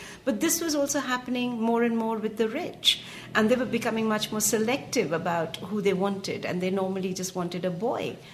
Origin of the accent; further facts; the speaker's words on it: Punjab, India; also born or lived in Haryana; Because I grew up in Punjab and in Haryana, my father was in the police and we used to be transferred around a lot.